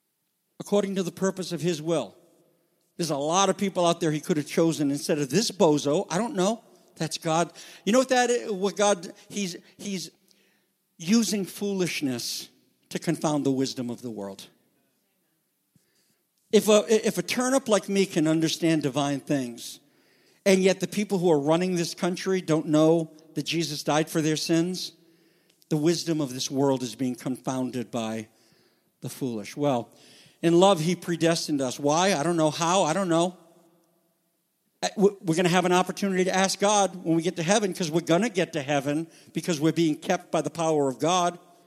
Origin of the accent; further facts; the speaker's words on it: Canada; I can't say I'm going to heaven because I'm a Jew. I'm French Canadian. If anybody should go to heaven, it's French Canadians.